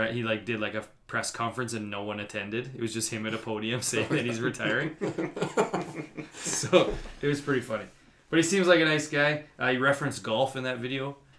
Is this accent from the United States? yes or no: no; Canada; I needed a little Raptor feel. Being Canadian.